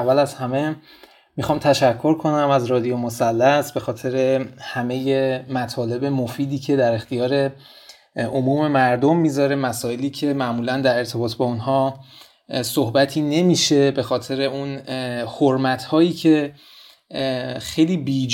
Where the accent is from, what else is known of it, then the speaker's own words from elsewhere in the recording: Tehran, Tehran Province, Iran; من توی منطقه هفت تهران بزرگ شدم، یک منطقه که از نظر تحصیلی در جایگاه مناسبی نبوده